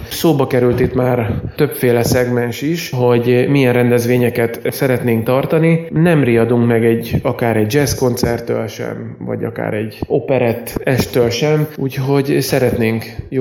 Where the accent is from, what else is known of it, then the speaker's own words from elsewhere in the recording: Békéscsaba, Békés, Hungary; Békés Csabán születtünk, 40 évesek elmúltunk, Békés Csabán lakunk, Békés Csabán dolgoztunk az elmúlt összes évünkben